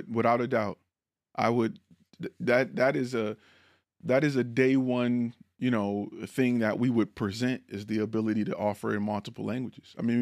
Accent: Michigan, United States; now in Texas, United States; That I'm being new to Texas, I never knew about watering your foundation or how important it is. I'm from Michigan.

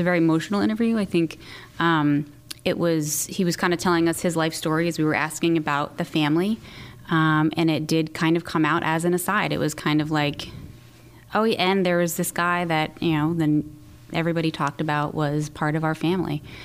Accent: Maryland, United States; We're from Montgomery County, Maryland. At least I am.

